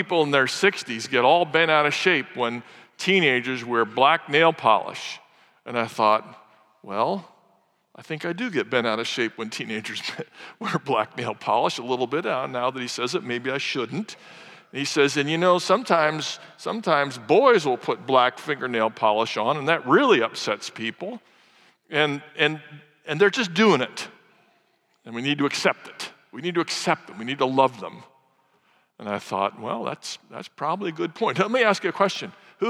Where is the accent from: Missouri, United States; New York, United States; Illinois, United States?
Missouri, United States; St. Louis; I come from St. Louis, and unlike places like Birmingham, which offer choice, you can either love the Crimson Tide or the Auburn Tigers, you can choose.